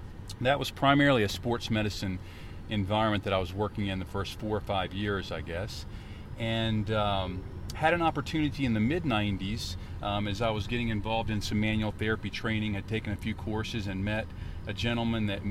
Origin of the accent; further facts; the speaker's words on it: Delaware, United States; also born or lived in Oak Ridge, Tennessee / Nashville, Tennessee; So I grew up majority of my, I guess, middle school and high school years in Delaware, attended the University of Delaware